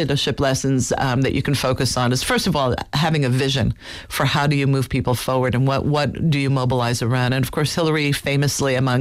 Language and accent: English; Washington, District of Columbia, United States; So I came from Washington, D.C.